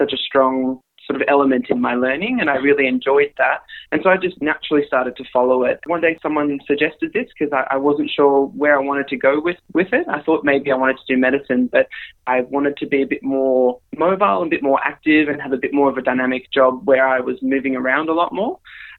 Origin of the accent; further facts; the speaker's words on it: Oakley, Victoria, Australia; I grew up in Oakley mostly for the majority of my childhood. I mostly grew up in Oakley.